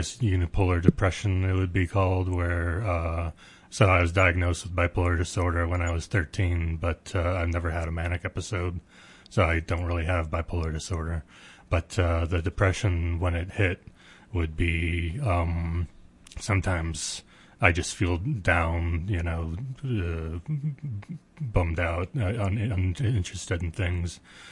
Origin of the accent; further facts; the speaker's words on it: Illinois, United States; also born or lived in Ohio; Originally from Illinois, and then I lived in Ohio for a while.